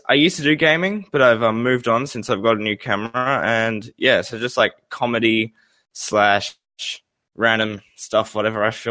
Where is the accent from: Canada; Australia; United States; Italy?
Australia; accent: Australian; if you can't tell by my profile picture and my accent, I'm Australian.